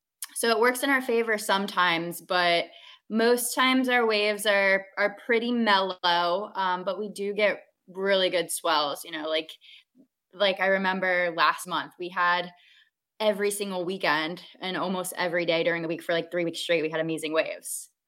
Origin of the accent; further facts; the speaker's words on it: West Palm Beach, Florida, United States; Yeah, I'm a South Florida native. Ever since I was born in West Palm Beach, I've kind of lived all over the county.